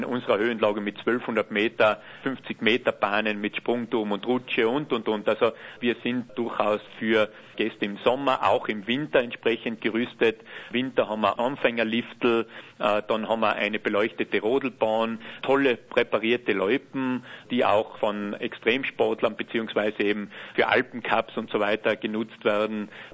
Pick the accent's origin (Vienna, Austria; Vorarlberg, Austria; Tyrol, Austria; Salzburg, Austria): Tyrol, Austria; Virgen; bin aber selber gebürtiger Virgener und begeisterter Virgener